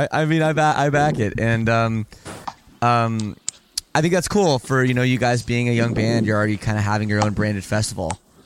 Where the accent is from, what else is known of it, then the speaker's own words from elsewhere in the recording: Toronto, Ontario, Canada; I'm from Toronto.